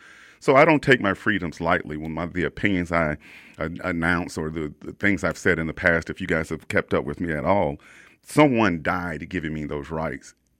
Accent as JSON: {"language": "English", "town": "Hillsdale", "country": "United States", "tie": "born or raised there", "said": "one of my best friends in all the world that I grew up with in Hillsdale, Desi King, retired as a major."}